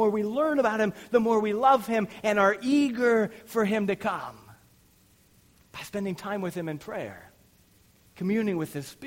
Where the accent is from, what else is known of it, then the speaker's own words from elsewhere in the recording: Wyoming, United States; Now, I'm from Wyoming. I don't know anything about life in the inner city of a big city.